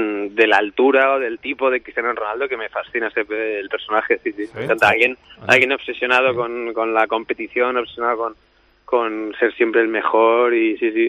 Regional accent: Community of Madrid, Spain; Sí, yo soy madrileño

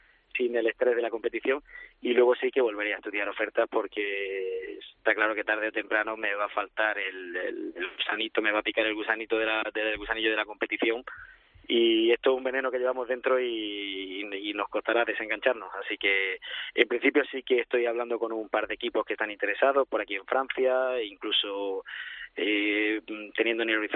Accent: Spain; Hombre, yo soy español

